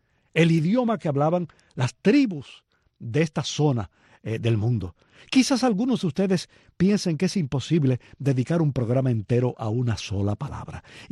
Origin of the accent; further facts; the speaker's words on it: Cuba; Nuestra forma de hablar, la de los cubanos, está llena de palabras que no son palabras del español original.